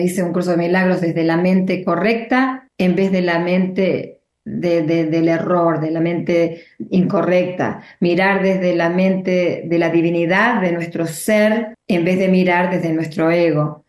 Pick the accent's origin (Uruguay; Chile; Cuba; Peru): Uruguay; now in Sydney, Australia; soy uruguaya, pero vivo en Australia hace más de 40 años.